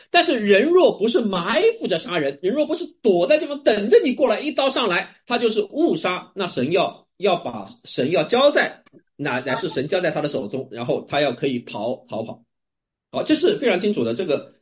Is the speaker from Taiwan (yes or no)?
no; China; 我们中国人很熟悉的儒家强调的是什么？叫百善孝为先。